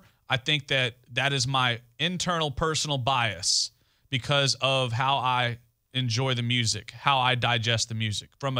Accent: Texas, United States; Also, I'm from South Texas, and I've heard of J.R. Castillo.

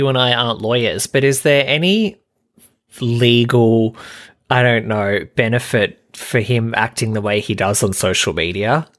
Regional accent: Australia; to me over here from Australia, so I don't know if he could sue me in Australia, but I guess being an Australian

